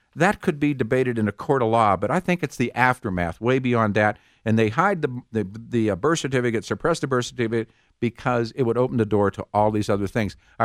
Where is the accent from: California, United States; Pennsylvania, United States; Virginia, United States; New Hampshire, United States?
Pennsylvania, United States; born there; It's like saying when I was born in Allegheny County in Western PA and it said father's race, North American.